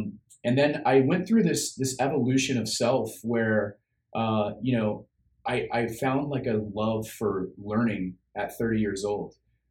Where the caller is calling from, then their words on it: Sacramento, California, United States; So I'm in Sacramento, California. That's where my office is, but I'm usually traveling all around the United States for the most part.